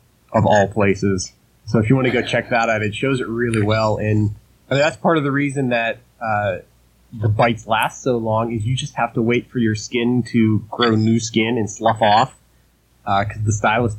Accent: Pennsylvania, United States; I grew up in Pennsylvania and we've got them here, but not, you know, they're in pockets.

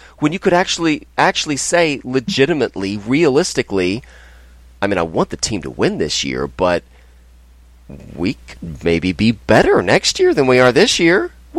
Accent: Houston, Texas, United States; my progressing from growing up in Houston as a Rockets fan and divorcing that Houston franchise

